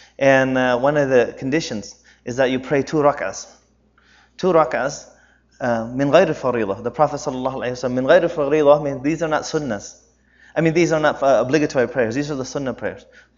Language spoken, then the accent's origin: English; United States; And of course, me being growing up in the United States